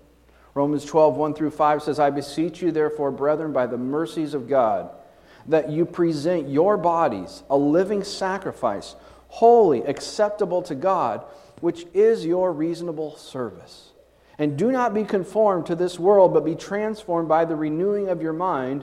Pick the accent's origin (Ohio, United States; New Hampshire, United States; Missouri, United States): Missouri, United States; Kansas City; born there; Now, I was born in Kansas City. I've always been a Kansas City Chiefs fan, right?